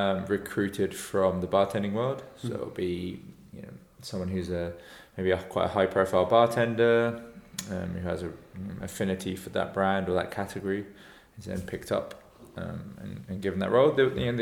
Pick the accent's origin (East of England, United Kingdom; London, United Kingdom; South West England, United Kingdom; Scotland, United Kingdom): South West England, United Kingdom; But down in Cornwall, they're the only jobs in the summer. It's a very touristy area